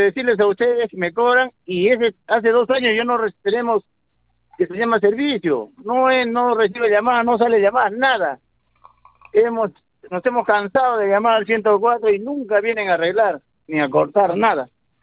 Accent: Camaná, Arequipa, Peru; Soy de Camaná.

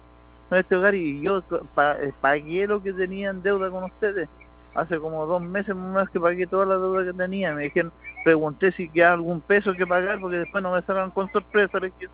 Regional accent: La Ligua, Valparaíso, Chile; Señorita, sabe que yo soy de la Ligua

